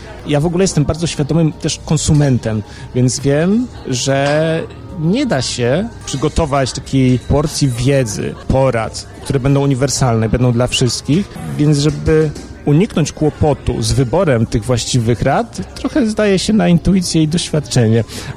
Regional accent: Warsaw, Masovian Voivodeship, Poland; pochodzę z Warszawy, ale od ponad dekady już korzystam z uroków podlaskiej wsi, gdzie się przeprowadziłem wraz z żoną.

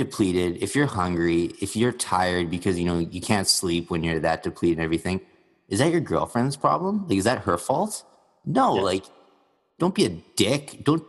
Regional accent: Canada; I'm a Canadian, so I'm very, very polite, politically correct. I'm conservative like you. I go to church every Sunday.

